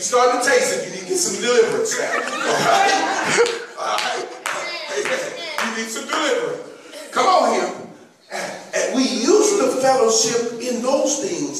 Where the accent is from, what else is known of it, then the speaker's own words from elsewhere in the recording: Austin, Texas, United States; I grew up over in East Austin off of Martin Luther King.